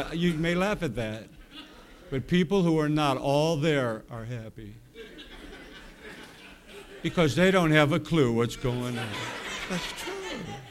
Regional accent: Heber Springs, Arkansas, United States; I'm from Heber Springs, Arkansas. What is a Heber? Heber Springs. You say, where is that? It's just down the road from Toad Suck.

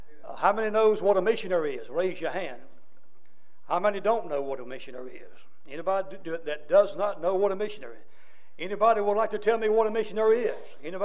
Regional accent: North Carolina, United States; All right, I'm from North Carolina. And we are North Carolinians and we are Americans, amen?

